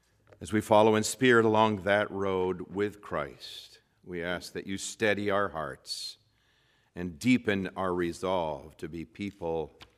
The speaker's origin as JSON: {"language": "English", "town": "Union City", "region": "Michigan", "country": "United States", "tie": "born or raised there", "said": "not so far from here in Three Rivers, in my hometown high school city of Union City"}